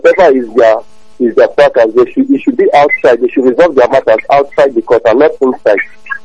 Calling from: Abuja, Federal Capital Territory, Nigeria; I'm calling you from Abuja.

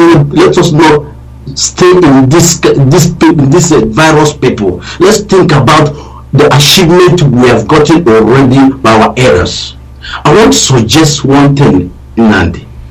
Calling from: Germany; I'm calling from Germany.

